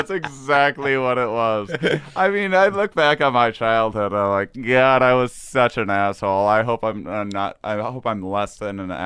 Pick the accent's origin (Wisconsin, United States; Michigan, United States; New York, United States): Wisconsin, United States; accent: Wisconsin; Oh yeah. And then, that was my Wisconsin accent